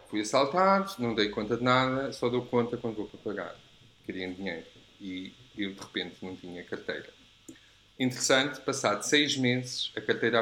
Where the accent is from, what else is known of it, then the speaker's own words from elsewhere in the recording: Centro, Portugal; Nasci na Beira Baixa, portanto sou um beirão. Estudei em Coimbra.